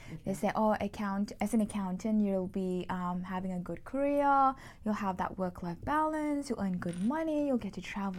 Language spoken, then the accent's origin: English; Malaysia; So a bit of my background, I'm Malaysian by origin. So in Malaysia, we are, put it this way, like conditioned to have a degree from university.